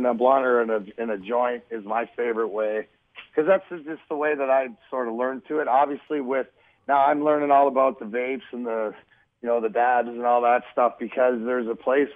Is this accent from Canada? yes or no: yes; Canada; I'm Canadian